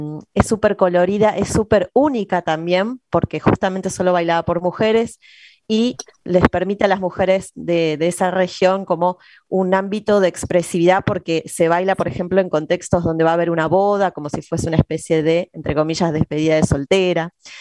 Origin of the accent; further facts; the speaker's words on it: Paraná, Entre Ríos, Argentina; yo soy de Paraná, Entre Ríos, y ya cuando estaba en Paraná estaba estudiando danzas árabes